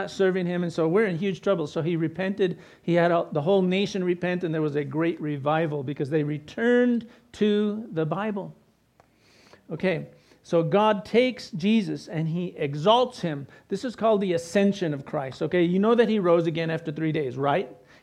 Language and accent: English; New Mexico, United States; I was born here, raised here in New Mexico. But my heritage goes all the way back to when this was part of the Spanish Empire.